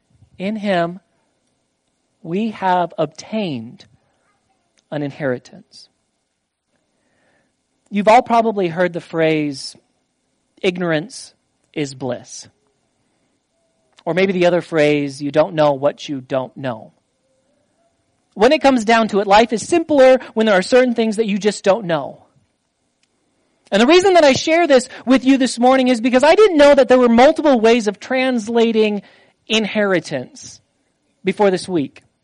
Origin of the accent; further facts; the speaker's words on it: Iowa, United States; Well, I grew up Christian. Well, I grew up in Northwest Iowa, and everyone's a Christian in Northwest Iowa.